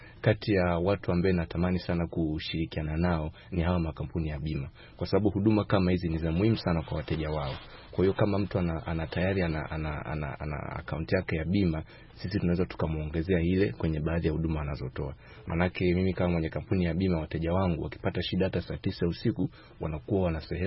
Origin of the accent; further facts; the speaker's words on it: Singida, Tanzania; nimezaliwa na nimekulia Singida.